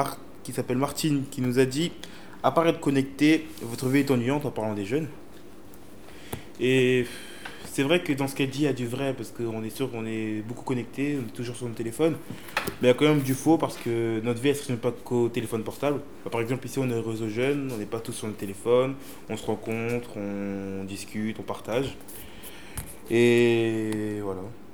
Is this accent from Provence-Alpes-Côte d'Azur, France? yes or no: no; Orléans, Centre-Val de Loire, France; j'ai 16 ans, je viens d'Orléans.